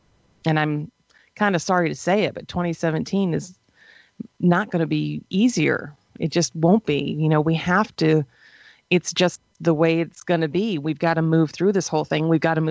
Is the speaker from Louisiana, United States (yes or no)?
no; New York, United States; We're all from New York State. So we grew up having, by and large, you know, very white Christmases.